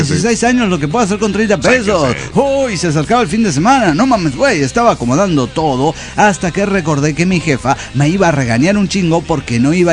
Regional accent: Zacatecas, Mexico; de Zacatecas.

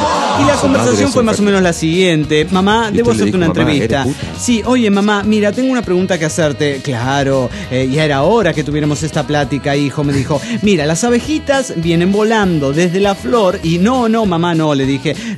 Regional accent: Desaguadero, La Paz, Bolivia; de Desaguadero, Bolivia.

